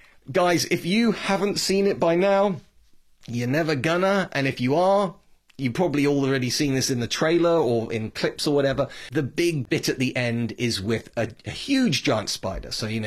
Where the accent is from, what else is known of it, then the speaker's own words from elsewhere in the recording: United Kingdom; speaking as a Brit